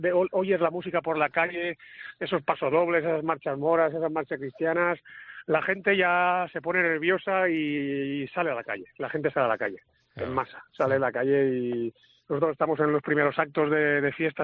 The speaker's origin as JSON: {"language": "Spanish", "town": "Bocairent", "region": "Valencian Community", "country": "Spain", "said": "es que soy de Bocairén"}